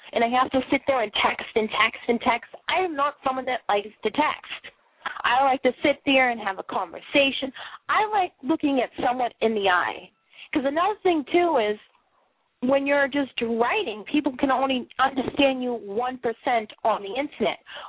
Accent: Boston, Massachusetts, United States; accent: Bostonian; anything besides my Bostonian accent. It stands out.

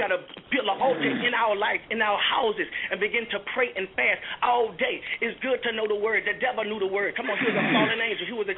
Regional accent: New Orleans, Louisiana, United States; now in New York, United States; When I first came to New York, because I'm from New Orleans, I came to New York

